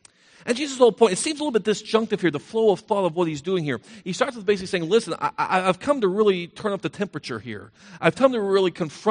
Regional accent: Tampa, Florida, United States; It's kind of like growing up in Tampa, Florida. I didn't have to know much about the weather.

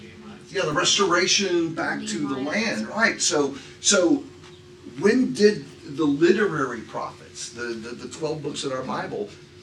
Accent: Cleveland, Ohio, United States; I will not mention that we grew up in Cleveland.

